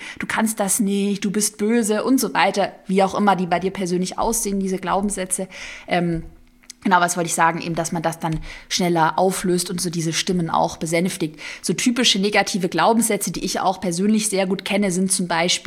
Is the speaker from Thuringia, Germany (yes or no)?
no; Baden-Württemberg, Germany; born there; ich bin ja geboren im Schwabenland, so ein bisschen diese Schwabenmentalität, schaffe, schaffe, Häusle baue, also kenne ich super gut auch so von meiner Family.